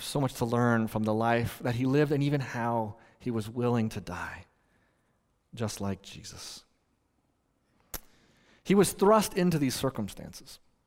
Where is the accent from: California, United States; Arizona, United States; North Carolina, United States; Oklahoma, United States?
California, United States; Merced; Mark Speckman is a legend in the town that I grew up in Merced, California.